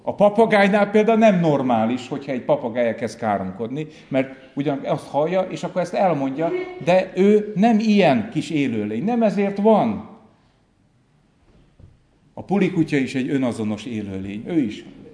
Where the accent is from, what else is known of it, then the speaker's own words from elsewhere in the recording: Békéscsaba, Békés, Hungary; moved away as an adult; most délután bent voltam Békéscsabán, szülővárosomban, 19 éves koromig ott éltem